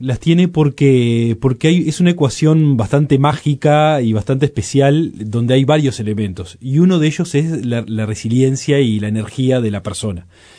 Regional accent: Uruguay; como uruguayo

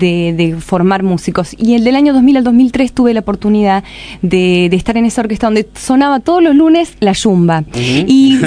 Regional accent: Chascomús, Buenos Aires Province, Argentina; born there; No soy porteña, nací en la provincia de Buenos Aires. Sí, nací en Chascomús, que bueno, está a 150 kilómetros de la capital. Y es una ciudad bellísima, muy turística, porque claro, tiene una laguna

